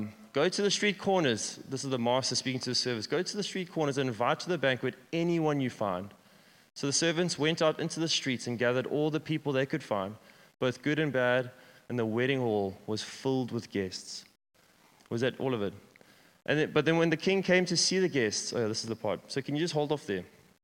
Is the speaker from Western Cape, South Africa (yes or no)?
no; Richards Bay, KwaZulu-Natal, South Africa; This is my hometown in Richards Bay.